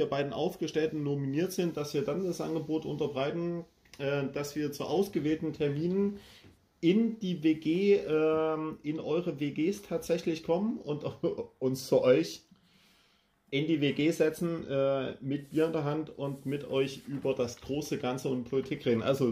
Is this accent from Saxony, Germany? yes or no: yes; Leipzig, Saxony, Germany; ich habe tatsächlich wieder viel über meine Heimat gelernt. Das alte Bahnbetriebswerk Leipzig Süd.